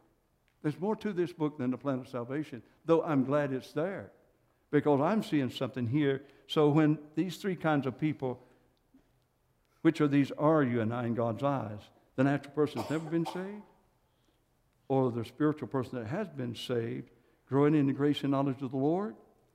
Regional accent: United States; I'm from Johnson County, from the sticks. I've been a farm boy raised up.

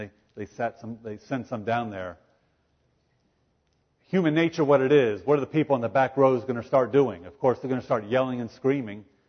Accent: Pennsylvania, United States; myself growing up in Pennsylvania

